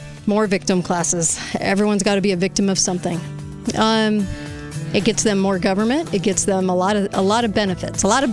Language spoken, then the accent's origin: English; California, United States; I grew up in California. I've grown up around all kinds of different people of religions and color and everything else.